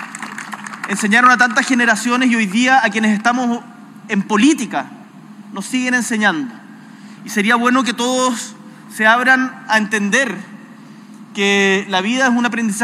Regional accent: Punta Arenas, Magallanes, Chile; Yo vengo de Punta Arenas

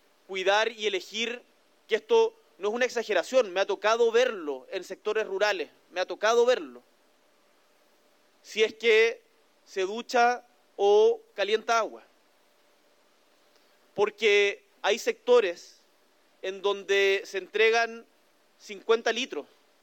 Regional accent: Punta Arenas, Magallanes, Chile; yo soy del sur, de Punta Arenas, de la región de Magallanes

